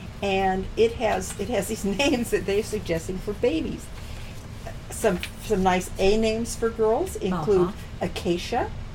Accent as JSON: {"language": "English", "region": "Utah", "country": "United States", "said": "I come from Utah where people are still named Garland"}